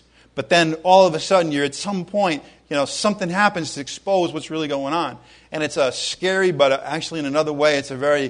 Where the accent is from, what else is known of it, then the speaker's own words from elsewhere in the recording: New England, United States; From a very young age, I had this cloud over my life because I was, as we say in New England, a wicked Catholic.